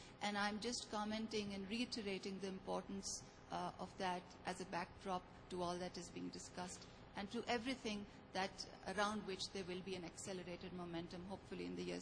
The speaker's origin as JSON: {"language": "English", "country": "Pakistan", "said": "from Pakistan, and I'd like to join the other commenters in commending this excellent panel."}